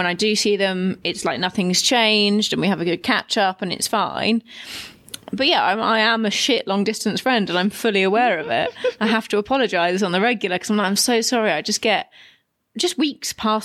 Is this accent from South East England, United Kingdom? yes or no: yes; Brighton, South East England, United Kingdom; I'm from Brighton.